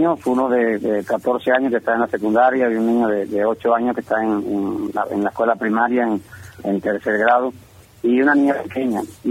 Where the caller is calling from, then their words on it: Guáimaro, Camagüey, Cuba; desde aquí de Guaymaro. Soy pastor del Noguero Apostólico en Cuba. Está radicado en Guaymaro desde el 2004.